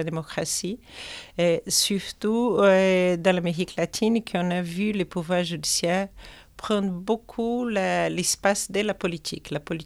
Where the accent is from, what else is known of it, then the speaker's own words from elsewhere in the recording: Brazil; je suis brésilienne, anthropologue